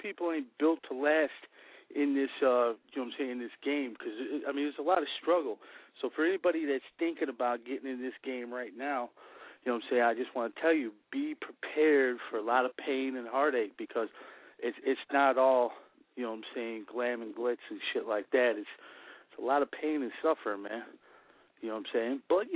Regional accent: Chicago, Illinois, United States; you know what I'm saying? Born and raised in Illinois, you know what I'm saying, Chicago.

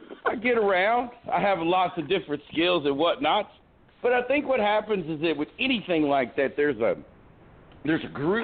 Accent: Hendersonville, Tennessee, United States; I was born here. I mean, so if they'd have named it, Mustache City, I'd still stay here, right? I grew up in Hendersonville

